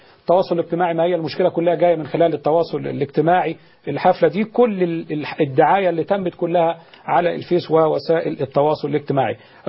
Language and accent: Arabic; Alexandria, Alexandria Governorate, Egypt; من الإسكندرية